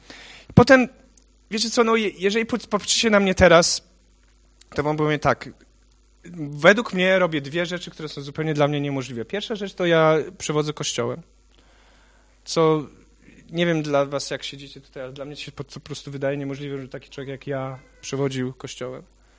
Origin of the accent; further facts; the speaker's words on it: Łódź, Łódź Voivodeship, Poland; born there; Urodziłem się zimą w Łodzi.